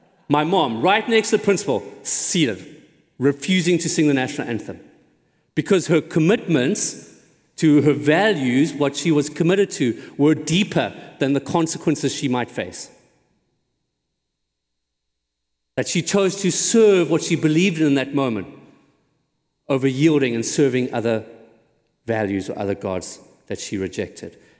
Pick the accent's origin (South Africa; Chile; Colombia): South Africa; You know, I grew up in in South Africa during apartheid